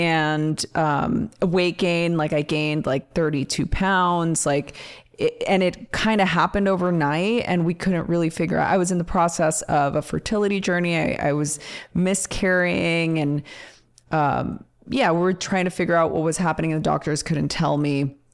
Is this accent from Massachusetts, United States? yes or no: no; Los Angeles, California, United States; growing up in East LA during like one of the most violent times in history was like the hard part of my life.